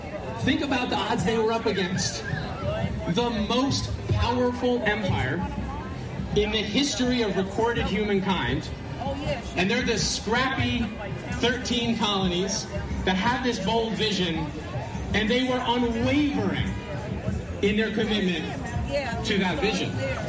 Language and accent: English; Kingston, New York, United States; I'm in my hometown of Kingston, and I can't even hear anybody.